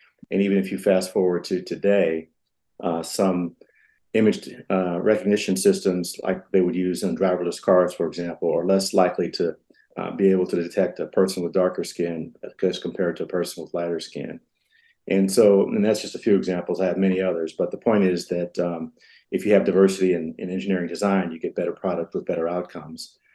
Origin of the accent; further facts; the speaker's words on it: St. Louis, Missouri, United States; they picked 30 or so talented students from around the St. Louis area, my hometown